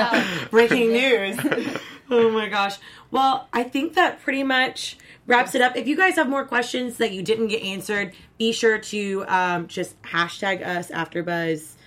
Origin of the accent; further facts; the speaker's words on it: Kentucky, United States; We're both from Kentucky, so.